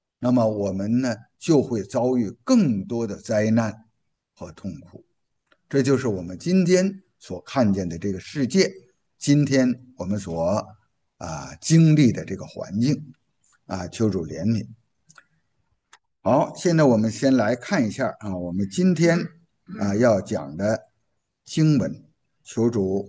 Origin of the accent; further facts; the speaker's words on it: China; 我们中国人呢，如果要数算我们那些封建王朝的这个朝代